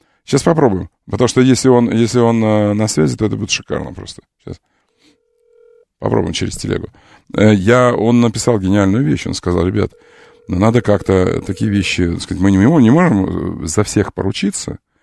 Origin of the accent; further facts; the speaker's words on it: Azerbaijan; Я азербайджанец, хочу сказать, не в смысле расизма или еще чего-нибудь, а в хорошем.